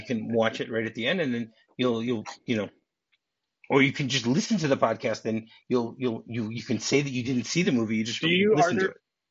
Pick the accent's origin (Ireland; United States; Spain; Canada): Canada; Ontario; I told you, I grew up near Windsor.